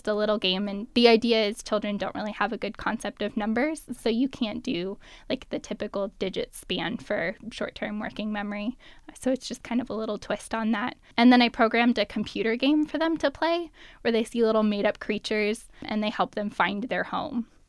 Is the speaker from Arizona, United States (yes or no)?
yes; Marana, Arizona, United States; Growing up in Marana, I really like country music. It just kind of goes with growing up there.